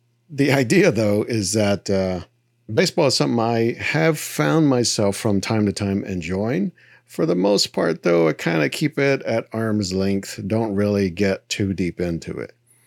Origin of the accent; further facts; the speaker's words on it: Texas, United States; You know, growing up in Texas, it's not just baseball.